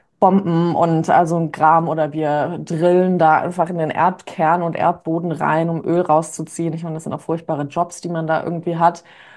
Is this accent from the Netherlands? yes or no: no; New York, United States; ich bin ja in New York aufgewachsen